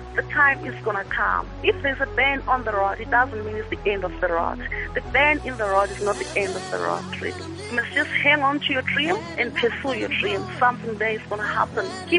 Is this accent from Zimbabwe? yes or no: yes; Zimbabwe; English is a second language; now in South Africa; I'm based in South Africa. I relocated from Zimbabwe in 2000.